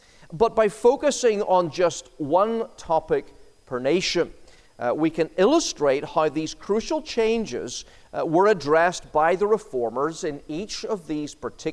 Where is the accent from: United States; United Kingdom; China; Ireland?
Ireland; it's just because I'm Irish.